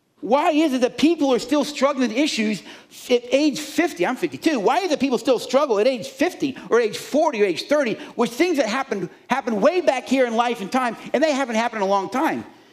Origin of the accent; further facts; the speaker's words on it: Miami, Florida, United States; I was 7 years old, I think, 7 or 8, still in Miami. I was born in Miami.